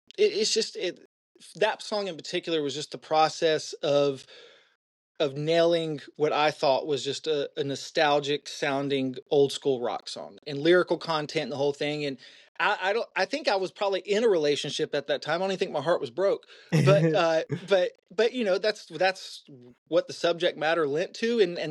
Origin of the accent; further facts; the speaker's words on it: Atlanta, Georgia, United States; Yeah, and I grew up in Atlanta in the '90s, man.